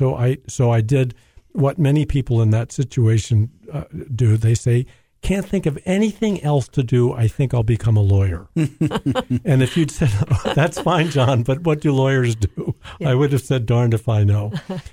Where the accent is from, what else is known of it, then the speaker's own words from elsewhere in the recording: Baltimore, Maryland, United States; I grew up in Baltimore, Maryland